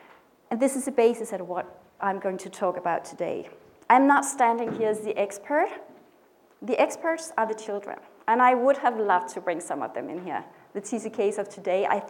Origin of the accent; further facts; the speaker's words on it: Denmark; English is a second language; I'm from Denmark. … I am from Denmark. And I know my English is a bit rusty